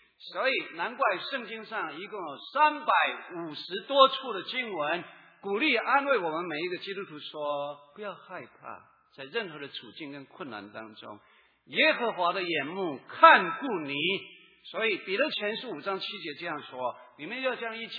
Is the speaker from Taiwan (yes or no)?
yes; southern Taiwan, Taiwan; 哎呀，我的故乡那里刚好有日本的军队，也有马